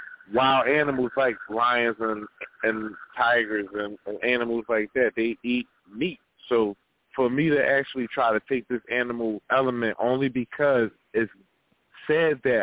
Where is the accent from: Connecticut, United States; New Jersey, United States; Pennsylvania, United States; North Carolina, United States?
Pennsylvania, United States; Philadelphia; I'm from North Philly, you know what I'm saying? Like, I'm from North.